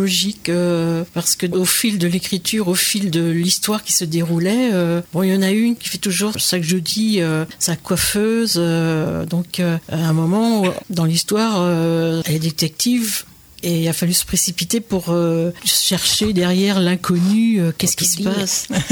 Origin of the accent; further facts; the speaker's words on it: Pays de la Loire, France; je suis native originaire de Mayenne, donc je passe obligatoirement par là.